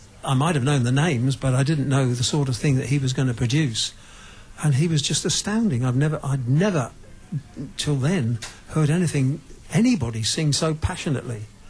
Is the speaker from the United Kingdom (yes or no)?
yes; England, United Kingdom; And I really then understood that just because I'm English, it doesn't mean to say I'm going to have any kind of sympathy or understanding of English music, real English music.